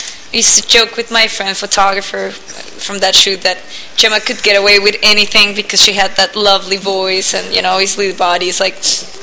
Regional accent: Colombia; English is a second language; I'm a Colombian.

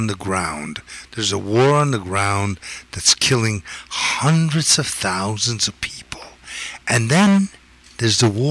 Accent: Los Angeles, California, United States; I come from Los Angeles. It's very conservative.

